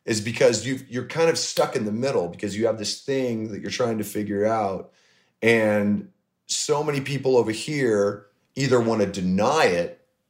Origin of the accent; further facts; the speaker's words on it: Des Moines, Iowa, United States; the apartments that I grew up in Des Moines